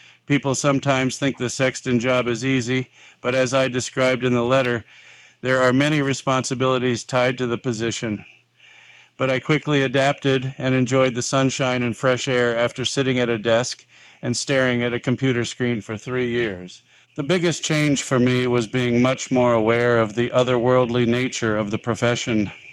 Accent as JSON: {"language": "English", "town": "Springville", "region": "Utah", "country": "United States", "tie": "born or raised there", "said": "I was Springville's cemetery sexton at age 27. Although I'd been anticipating a transition back to my hometown after the birth of our third child, I was surprised at which job had opened up."}